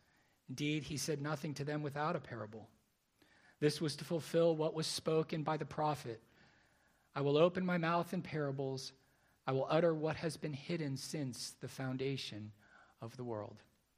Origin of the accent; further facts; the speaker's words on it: Laguna Niguel, California, United States; I grew up in Laguna Niguel. I've lived here. Well, I came here to Laguna Niguel as I was entering the fourth grade in 1977.